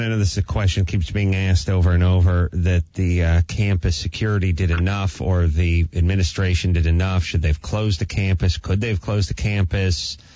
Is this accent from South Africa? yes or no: no; Canada